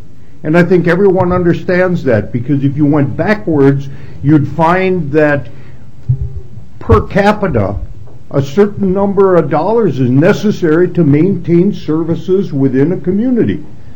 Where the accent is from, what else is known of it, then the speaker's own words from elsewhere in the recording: Forest Lake, Minnesota, United States; I'm from Forest Lake.